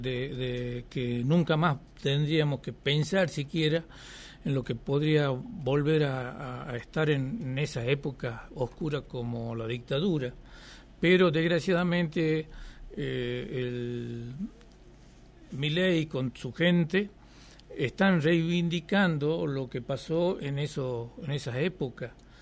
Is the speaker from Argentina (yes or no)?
yes; Argentina; nosotros como peronistas y como argentinos